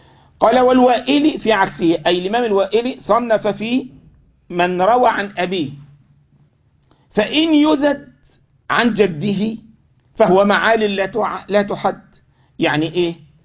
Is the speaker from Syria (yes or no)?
no; Egypt; انا مره من المرات عندنا في مصر